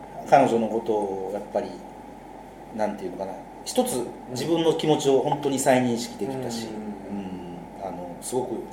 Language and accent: Japanese; Kansai, Japan; 僕の地元の関西のちょっと厳しい洗礼をツッコミ浴びながらやってみたいなっていう気持ちもある